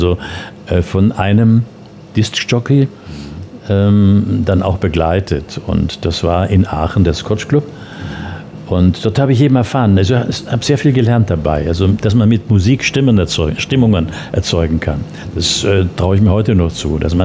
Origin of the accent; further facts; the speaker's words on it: Austria; ich bin ja am Land aufgewachsen in Österreich, bei den Großeltern oft gewesen